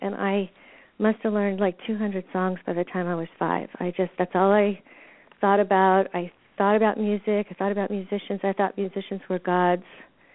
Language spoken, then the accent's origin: English; Washington, District of Columbia, United States; Well, I grew up in Washington, D.C., and I had my radio that I got to listen